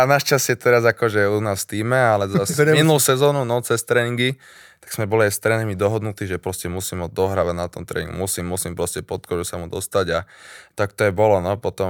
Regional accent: Bratislava, Bratislava Region, Slovakia; also born or lived in Sweden; vyrastal som na Ružinove, takže tak, tam patrí moje srdce

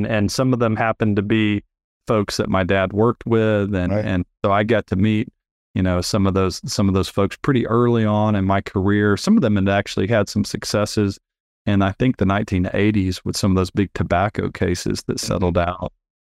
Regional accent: Texas, United States; So I grew up in Northeast Texas, actually went to college in Northeast Texas at Stephen F. Austin.

